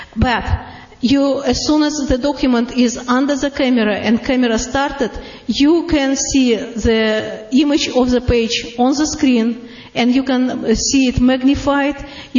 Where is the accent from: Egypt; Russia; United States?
Russia; accent: Russian; English is a second language; Yeah, another disability, what I know that my disability is this, my very heavy Russian accent. But what is good about this, that people always recognize me on the phone.